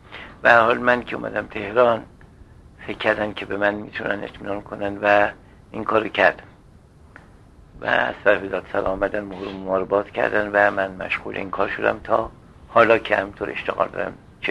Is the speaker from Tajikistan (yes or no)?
no; Qom, Iran; born there; و در 1308 در قم متولد شدم. 1308 شمسی. تحصیلاتم طبعا تحصیلات قدیم قمه